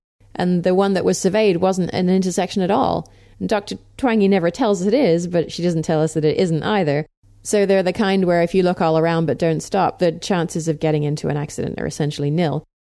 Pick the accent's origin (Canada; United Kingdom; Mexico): United Kingdom; England; now in United States; in case it isn't obvious from my rather strange accent, that I was raised in England and not in the US.